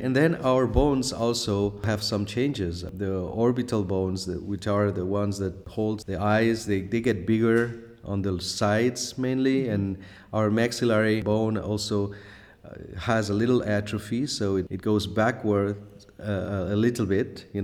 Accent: Barcelona, Catalonia, Spain; English is a second language; now in Bahrain; Yeah, well, I'm in the old Europe in Barcelona, which yes. I am from. I'm from Barcelona.

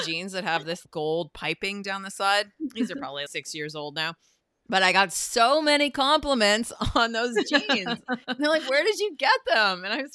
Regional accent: Canada; moved away; I moved away from Canada for a reason.

